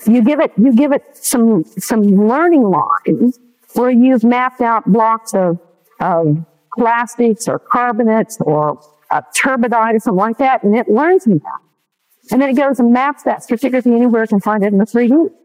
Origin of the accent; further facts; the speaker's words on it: Oklahoma, United States; I mean, it's just like Oklahoma. I grew up in Oklahoma.